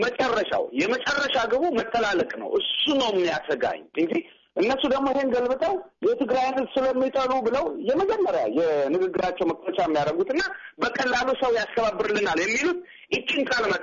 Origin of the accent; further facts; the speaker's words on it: Gondar, Amhara, Ethiopia; born there; እኔ ለምሳሌ ጎንደር ነው የተወለድኩት።